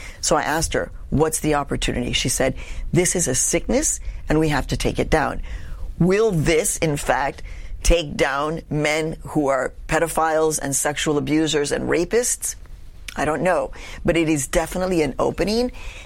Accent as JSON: {"language": "English", "town": "Chicago", "region": "Illinois", "country": "United States", "tie": "born or raised there", "said": "Even though Cesar Chavez and Dolores Huerta changed my life as a little Mexican kid growing up in Chicago, right?"}